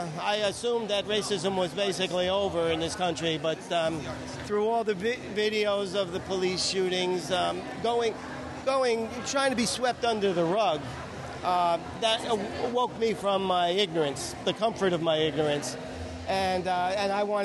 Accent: New York, United States; I'm from New York. I'm an artist from New York.

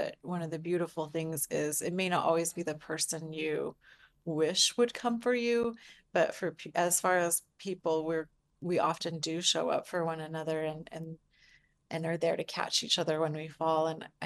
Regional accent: Utah, United States; I grew up in Southern Utah, so that's been a delight to revisit.

